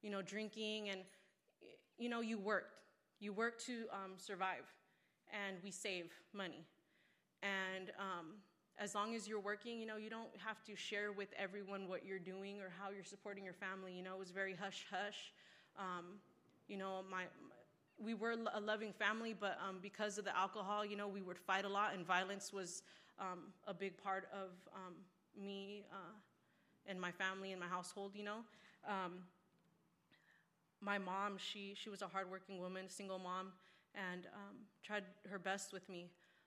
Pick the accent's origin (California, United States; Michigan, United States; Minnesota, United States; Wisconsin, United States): California, United States; Riverside; I'm from Riverside, California.